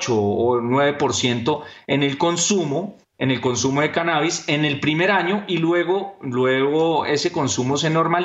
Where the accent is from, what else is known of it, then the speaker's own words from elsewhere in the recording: Colombia; por qué nosotros como colombianos empezamos a plantearnos esto